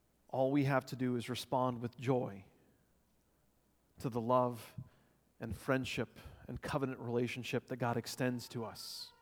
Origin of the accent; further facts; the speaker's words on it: Texas, United States; now in Alaska, United States; Growing up in Texas, I could always find Polaris.